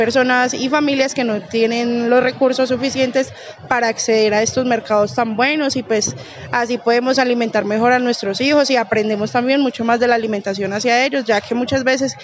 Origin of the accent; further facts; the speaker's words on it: Pereira, Risaralda, Colombia; soy del sector de Alejandría, Cuba.